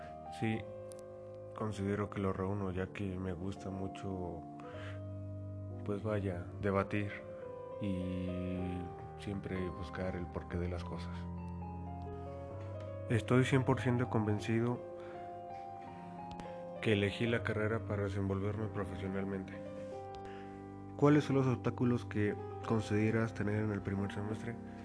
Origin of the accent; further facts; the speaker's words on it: Atlacomulco, State of Mexico, Mexico; born there; tengo 20 años y nací en Atlacomulco, Estado de México. Actualmente sigo viviendo en Atlacomulco con mi familia.